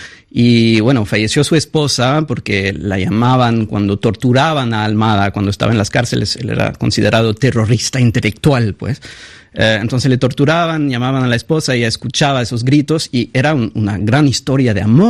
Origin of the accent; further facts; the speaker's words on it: France; Entonces, como francés, eso me impactó muchísimo